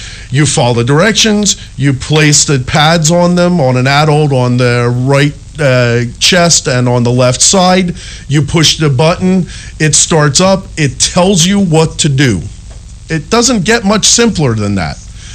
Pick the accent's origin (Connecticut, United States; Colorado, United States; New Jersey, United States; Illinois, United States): New Jersey, United States; Cherry Hill; someone in high school who lived in a very high dollar neighborhood across the street from the one I grew up in Cherry Hill